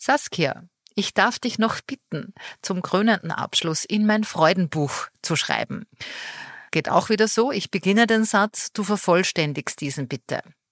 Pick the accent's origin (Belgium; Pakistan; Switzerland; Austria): Austria; Bei uns in Österreich